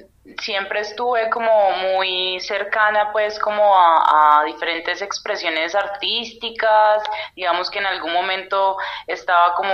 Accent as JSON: {"language": "Spanish", "town": "Pereira", "region": "Risaralda", "country": "Colombia", "said": "Pereira, yo soy de Pereira, pues fue una ciudad con un alto índice de cineclubes, una ciudad como muy cineclubista."}